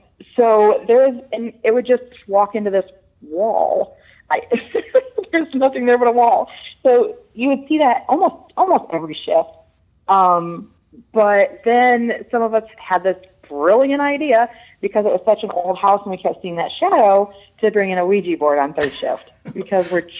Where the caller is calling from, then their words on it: Michigan, United States; I am from Southern Michigan.